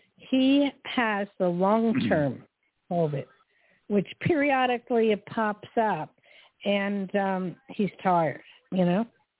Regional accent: New Jersey, United States; born there; But I was born in Jersey, so, you know, I know the New York accent

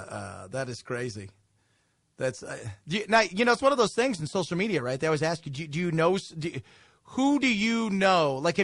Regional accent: United States; I'm, you know, I'm a I'm an American. I am rooting for the U.S. to kick ass.

